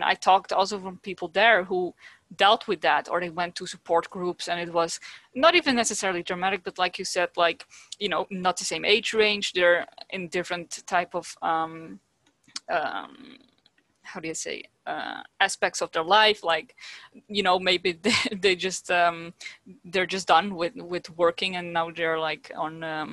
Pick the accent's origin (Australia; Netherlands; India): Netherlands; first language Dutch; English is a second language; I mean, I'm from the Netherlands, but I don't really like the Dutch language and it's very limited.